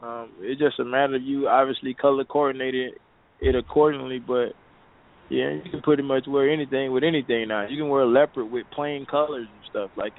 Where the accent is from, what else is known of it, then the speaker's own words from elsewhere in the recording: South Bay, Florida, United States; It's a real, real small town. Real, real small town. Probably 3,500 people, maybe.